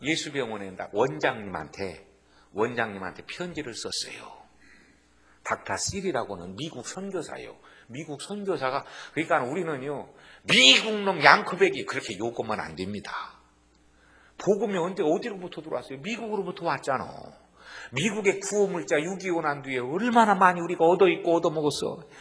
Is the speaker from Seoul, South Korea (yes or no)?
no; North Jeolla, South Korea; 제가 전라북도 사람이거든요. 전라북도에 삼례가 있어.